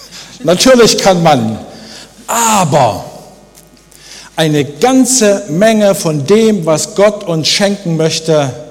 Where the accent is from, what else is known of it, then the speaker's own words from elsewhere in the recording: East Germany, Germany; ich bin in der DDR aufgewachsen